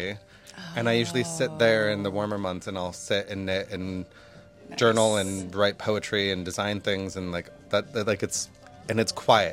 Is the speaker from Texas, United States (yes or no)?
no; Rochester, New York, United States; born and raised in Rochester, New York.